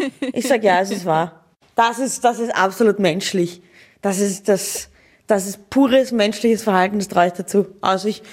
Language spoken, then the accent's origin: German; Austria; Wieso, ich bin ja Österreicherin.